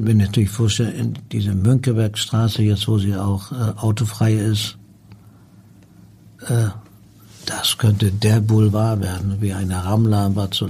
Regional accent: Hamburg, Germany; wenn man hier als Hamburger irgendwie aufwächst, kennt man natürlich auch die Hamburger, wir wissen, wie die ticken

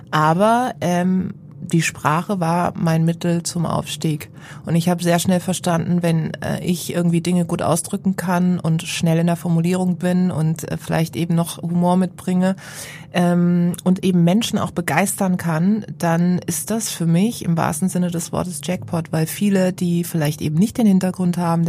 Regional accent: Karlsruhe, Baden-Württemberg, Germany; ich bin ja groß geworden in der Bibliothek in Karlsruhe.

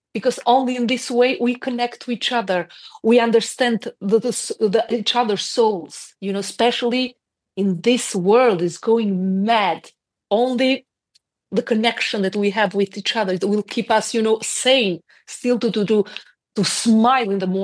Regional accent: Albania; English is a second language; moved away; when I left Albania, and it was the time that period that when I mentioned I'm coming from Albania, everyone I felt judged for everything

